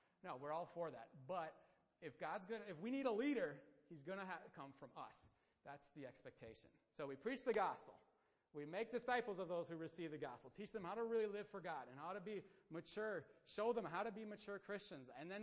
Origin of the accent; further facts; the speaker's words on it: United States; now in Romania; We brought fruit snacks and nutty bars because I'm American. I need my junk food.